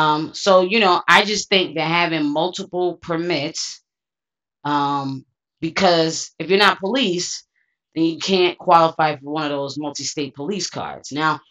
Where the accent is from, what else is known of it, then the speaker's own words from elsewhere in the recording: New York, United States; Now, I'm from New York, and unfortunately, those laws are crazy